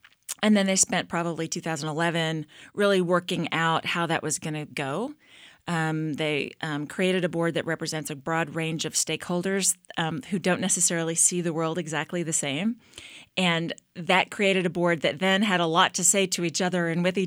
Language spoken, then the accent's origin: English; Hillsboro, Texas, United States; now in Waco, United States; But I grew up in Hillsboro, so Waco was the big city for me growing up.